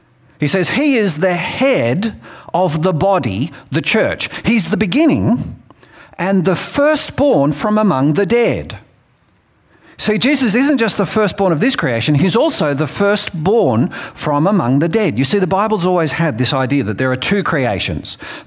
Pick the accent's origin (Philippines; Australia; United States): Australia; Long Jetty, New South Wales; Like I said, I grew up here on the Central Coast, living at Long Jetty, the beach on one side, the lake on the other.